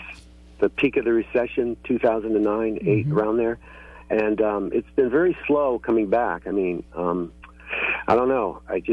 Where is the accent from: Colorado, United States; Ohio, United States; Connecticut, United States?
Connecticut, United States; now in Vermont, United States; And I came from Connecticut, another state that has an extremely high unemployment rate. And I moved back to Vermont